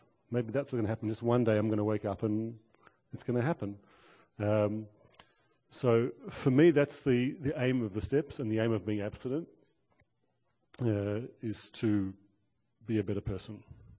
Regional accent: Israel; English is a second language; I come from Israel

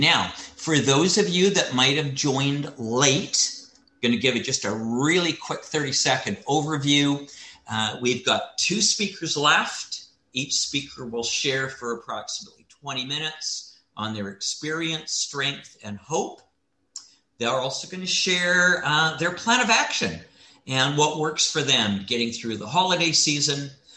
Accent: Winnipeg, Manitoba, Canada; also born or lived in Vancouver / Ontario; I'm originally from Canada, grew up in Winnipeg, moved to Vancouver, and I was in Ontario for 12 years.

